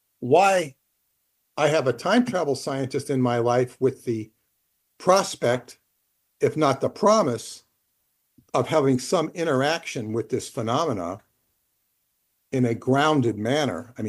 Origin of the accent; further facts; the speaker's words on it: Los Angeles, California, United States; it's L.A. becomes Shambhala when I'm with my daughter there, because we're so much fun together, and it's my hometown.